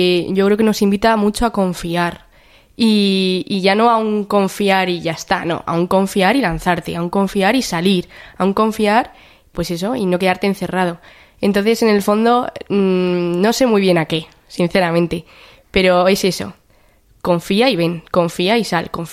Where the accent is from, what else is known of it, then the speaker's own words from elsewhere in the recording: San Fernando de Henares, Community of Madrid, Spain; soy de San Fernando de Henares y de la parroquia Santos Juan y Pablo.